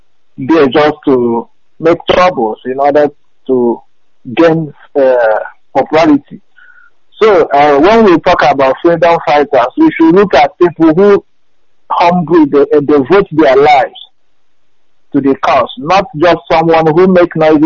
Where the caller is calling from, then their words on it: Sweden; I'm calling from Sweden.